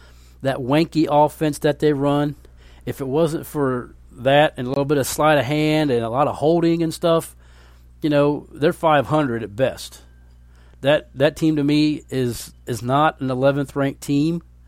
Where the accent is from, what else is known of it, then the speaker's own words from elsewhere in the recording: Ohio, United States; this isn't a homer because I'm from Ohio